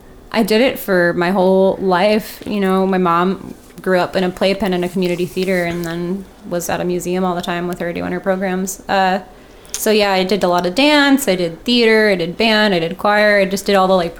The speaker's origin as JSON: {"language": "English", "town": "Gulfport", "region": "Mississippi", "country": "United States", "tie": "born or raised there", "said": "Gulfport."}